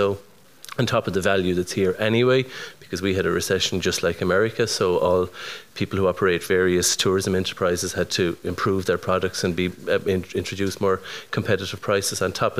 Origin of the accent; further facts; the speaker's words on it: Scariff, County Clare, Ireland; I'm one of four representatives who were elected to represent Clare in our national parliament, and I'm from Scariff.